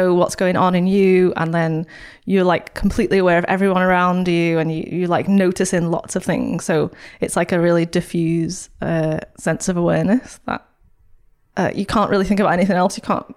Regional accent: St Helens, North West England, United Kingdom; I grew up in St. Helens.

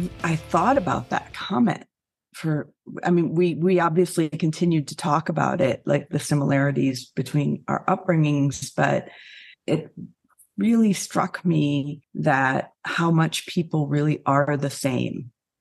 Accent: Michigan, United States; And also, I grew up in Northern Michigan. I was outside all the time and a huge animal lover.

